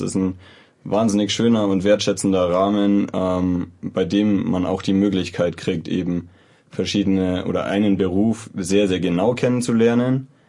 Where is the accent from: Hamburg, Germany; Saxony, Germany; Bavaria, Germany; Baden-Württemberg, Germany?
Bavaria, Germany; Landshut; now in Munich, Germany; Ich bin auch aus Landshut nach München gezogen eben.